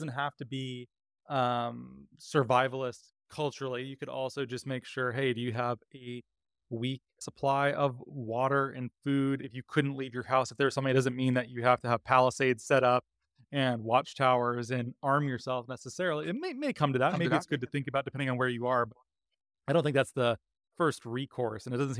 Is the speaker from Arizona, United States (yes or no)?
yes; Mesa, Arizona, United States; I grew up in Mesa, Arizona, which at least at the time of my living there was the second biggest LDS community after Salt Lake City.